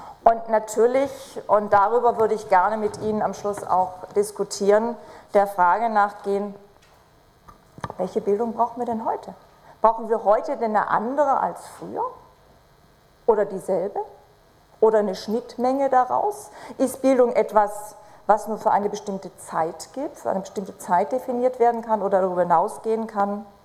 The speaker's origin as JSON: {"language": "German", "region": "Baden-Württemberg", "country": "Germany", "said": "ich komme aus Schwaben"}